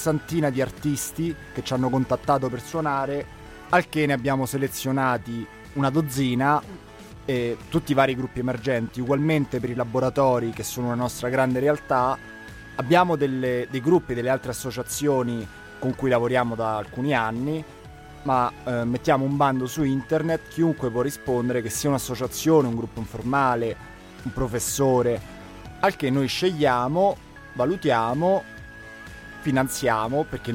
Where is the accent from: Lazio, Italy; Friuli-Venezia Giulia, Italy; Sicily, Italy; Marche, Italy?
Lazio, Italy; Velletri; now in Padua, Italy; faccio archeologia qui a Padova, vengo da Velletri, vicino Roma